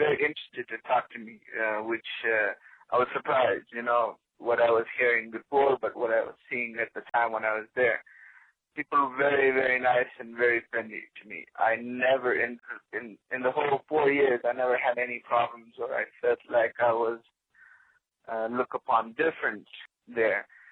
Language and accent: English; Afghanistan; English is a second language; I'm from Afghanistan. I finished my high school studies here in Afghanistan, but had the opportunity to come to the United States in 2006.